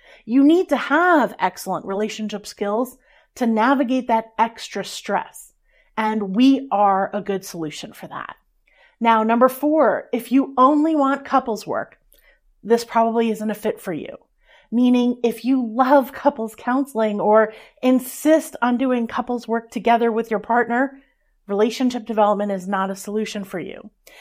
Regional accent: New Jersey, United States; I curse. I'm a regular person. In fact, I'm from New Jersey, so maybe a little bit less than regular.

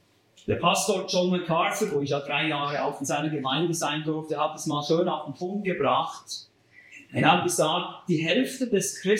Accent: Switzerland; now in Berlin, Germany; also ein französischer Name. Ich bin aus der Schweiz und ich wohne in Berlin.

